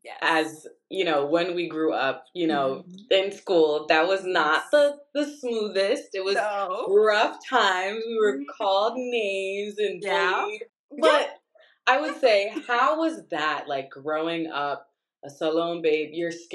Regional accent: Canada; I'm Canadian, so obviously I'm biased.

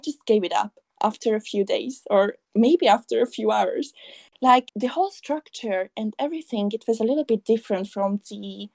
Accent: Hungary; English is a second language; Well, I'm from Europe, a small country called Hungary.

